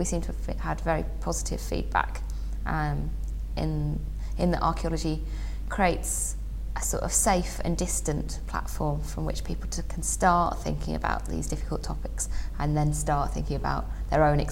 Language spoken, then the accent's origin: English; England, United Kingdom; now in Yorkshire, United Kingdom; Oh, well, I'm not from Yorkshire originally, I'm from the Midlands originally, but I have to say I've lived in Yorkshire for about 10 years now